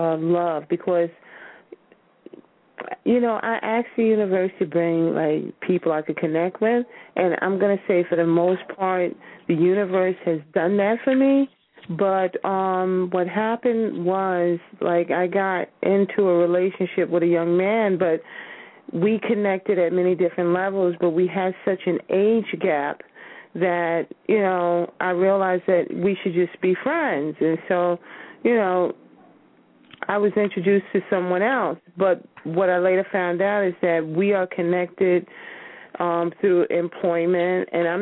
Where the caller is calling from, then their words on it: Brooklyn, New York, United States; I'm calling from Brooklyn, New York.